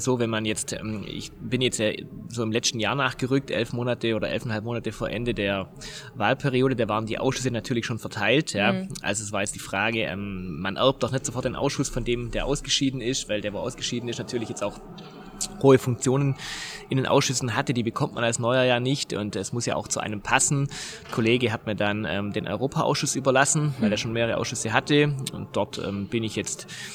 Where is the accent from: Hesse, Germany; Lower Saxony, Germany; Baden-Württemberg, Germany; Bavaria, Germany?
Baden-Württemberg, Germany; Wangen im Allgäu; also born or lived in Tettnang; Ja, also geboren bin ich in Tettnang, aber aufgewachsen in Wangen im Allgäu, das ist aber nur kurz auseinander. Da bin ich aufgewachsen, zur Schule gegangen, Grundschule, Realschule, Berufskolleg, Abitur. Meine Familie lebt dort